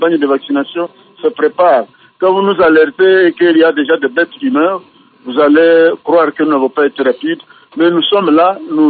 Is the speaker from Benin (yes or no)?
no; Ituri, DR Congo; Cette maladie est plutôt rare ici chez nous, au Congo